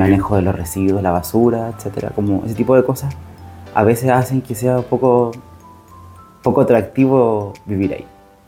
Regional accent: Curicó, Maule, Chile; born there; also born or lived in Concepción; now in Valparaíso, Chile; nací en Curicó. Estudié en Concepción, viví un tiempito en Buenos Aires, un tiempito en Santiago, un tiempito en Rancagua y en Valparaíso.

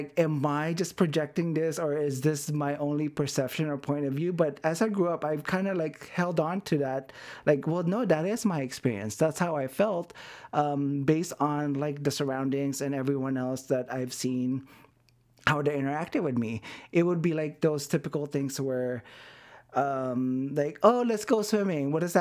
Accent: Las Vegas, Nevada, United States; but most of my life I grew up in Vegas.

